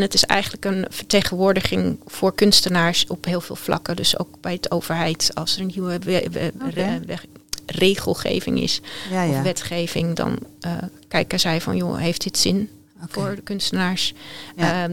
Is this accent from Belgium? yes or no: no; Netherlands; Vanuit het buitenland. Dus je komt terug als expat zijn. En nu ben ik geen expat meer. Nu ben ik gewoon een echte Nederlandse.